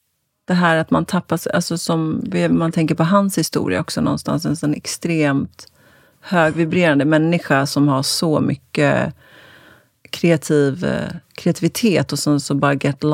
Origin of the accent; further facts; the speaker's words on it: Södertälje, Stockholm County, Sweden; Jag är uppvuxen i Södertälje